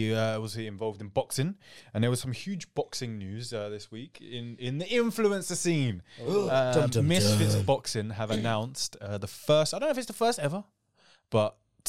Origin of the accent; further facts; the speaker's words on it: East of England, United Kingdom; Because I'm from Essex, innit?